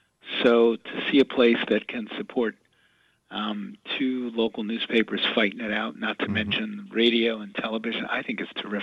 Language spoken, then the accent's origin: English; New Orleans, Louisiana, United States; And as a kid growing up in New Orleans, I had access to only two newspapers, the Stateside and the Times-Picayune.